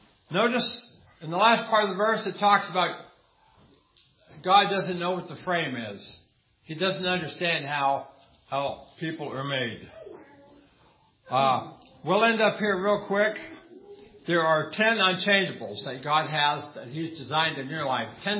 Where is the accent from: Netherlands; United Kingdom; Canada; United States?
United Kingdom; England; born there; I was born in England. I can't change that. That's where I was born.